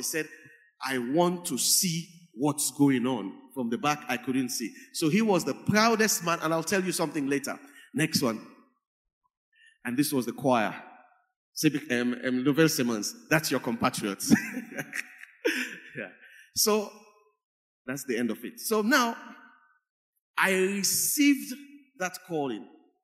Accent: Sierra Leone; Like our sister who's leading the service is from Ghana, I'm from Sierra Leone. And this has been going on for the last couple of years. I came to this church in 2016 and I've been here since.

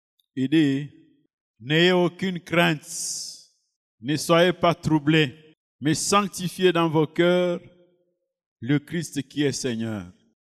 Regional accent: Switzerland; Tu viens d'où? Je viens de la Suisse.

